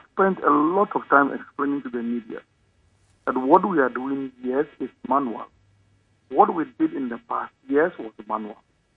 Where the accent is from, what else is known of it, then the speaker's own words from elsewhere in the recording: Tanibe, Ghana; I am from Tanibe. I operate in Accra. I'm in Oyarefa.